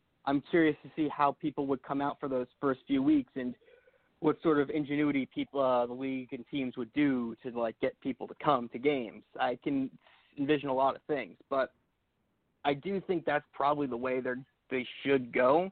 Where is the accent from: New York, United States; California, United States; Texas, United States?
New York, United States; me and you, we're from New York, New Jersey.